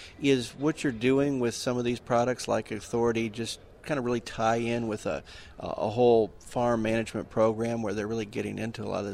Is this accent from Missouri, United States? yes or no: yes; Missouri, United States; where I just moved back to my home state from in Florida.